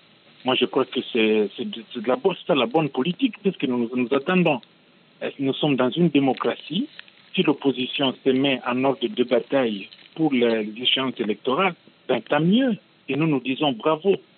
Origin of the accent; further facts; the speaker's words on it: DR Congo; Ben, écoutez, moi, je suis congolais.